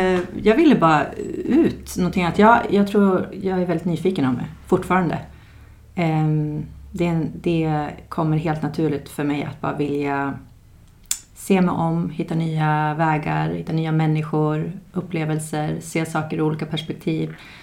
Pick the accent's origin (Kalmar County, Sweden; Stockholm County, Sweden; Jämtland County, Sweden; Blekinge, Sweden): Jämtland County, Sweden; Östersund; moved away as an adult; Nej, men jag är uppvuxen på Frösön, uppe i Östersund, Jämtland. Och flyttade därifrån ganska tidigt, direkt efter gymnasiet.